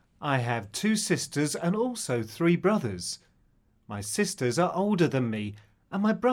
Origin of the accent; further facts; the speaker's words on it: Turkey; now in Canada; I'm from Turkey, but I live in Canada now.